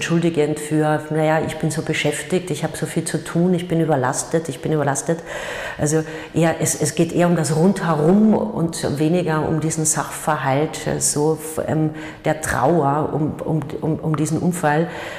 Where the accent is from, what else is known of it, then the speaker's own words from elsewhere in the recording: Carinthia, Austria; ich würde es auch nicht verstehen als Kärntnerin